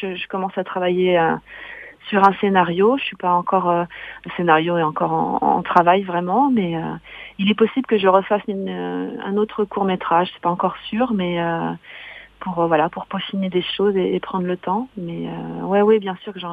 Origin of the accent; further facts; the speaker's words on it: Pays de la Loire, France; moi aussi je viens d'Anjou.